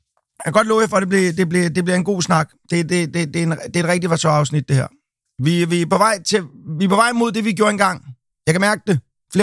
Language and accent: Danish; Amager, Capital Region of Denmark, Denmark; born there; på grund af, at jeg er født ud på Amager